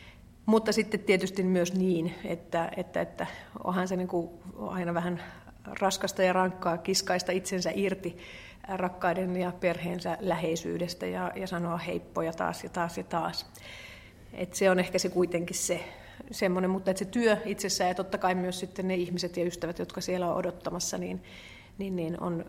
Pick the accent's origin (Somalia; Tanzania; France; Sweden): Tanzania; Mwanza; now in Finland; se on semmoisen niin kuin kyläkauppiaan, pienen kaupan kasvatti, ja sitten kun ne pienet kaupat on esimerkiksi, ne on siellä Tansaniassa, ne on ne suurimmat kaupat, tai siis meillä Muansassa